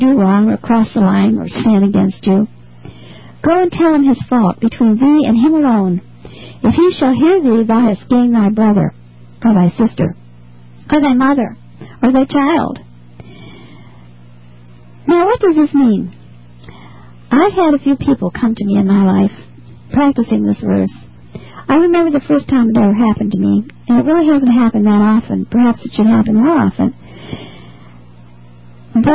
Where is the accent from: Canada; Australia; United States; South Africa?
United States; Ohio; She was a girl from my home state of Ohio.